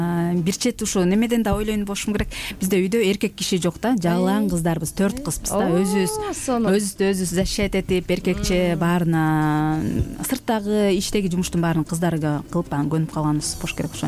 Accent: Bishkek, Kyrgyzstan; also born or lived in Talas; жерим Таластан болом. Бишкек шаарында төрөлүп өскөнбүз.

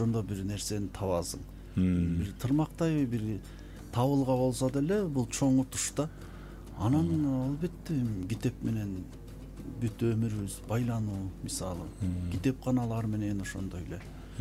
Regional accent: Kochkor, Naryn Region, Kyrgyzstan; менин кичи мекеним Кочкор Нарын областынын Кочкор району, ошол жерде төрөлүп өстүм.

